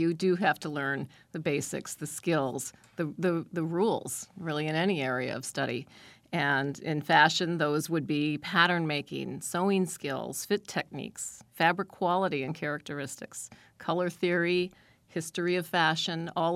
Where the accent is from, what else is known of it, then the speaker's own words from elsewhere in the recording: Milwaukee, Wisconsin, United States; But as a young person growing up in Milwaukee, I always loved sewing.